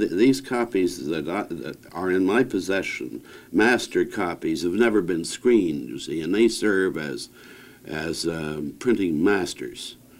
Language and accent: English; Dawson, Yukon, Canada; born there; I was born in Dawson, August 24, 1906. I was baptized in St. Paul's Anglican Church, which still stands in spite of that.